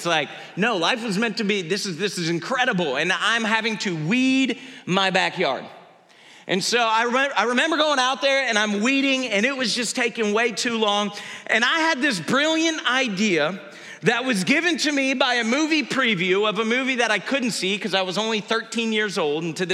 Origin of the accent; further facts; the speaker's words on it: Georgia, United States; I can remember being a 13-year-old boy growing up in Georgia